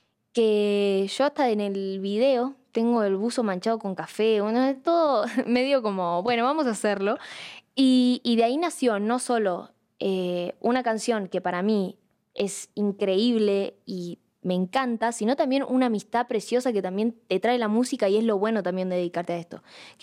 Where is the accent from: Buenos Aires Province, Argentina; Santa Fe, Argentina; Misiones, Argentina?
Santa Fe, Argentina; Rosario; yo soy de Rosario